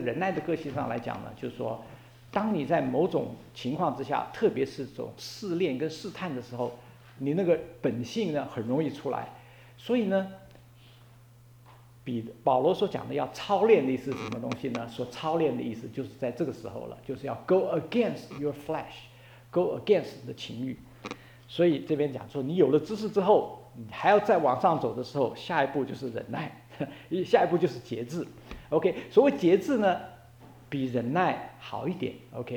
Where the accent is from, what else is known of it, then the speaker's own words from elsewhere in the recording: China; 我们中国人讲说哦 Godly